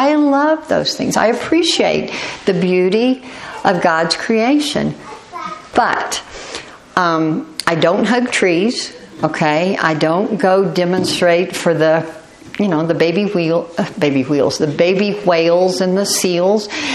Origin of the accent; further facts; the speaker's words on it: Houston, Texas, United States; also born or lived in Southern California; When we lived in Southern California, I loved the mountains. I mean, I was born and raised in Houston.